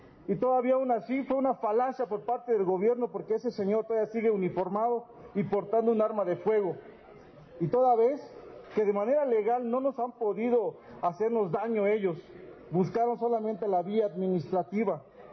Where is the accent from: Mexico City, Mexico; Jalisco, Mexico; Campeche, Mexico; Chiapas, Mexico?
Campeche, Mexico; Vengo del estado de Campeche en representación de mis compañeros policías.